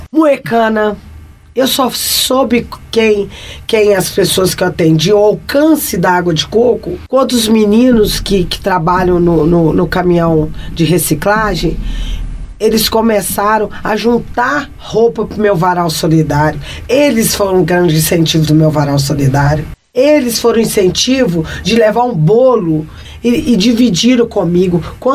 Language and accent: Portuguese; Minas Gerais, Brazil; Então eu venho da Vila Olavo Costa, eu tenho o maior orgulho.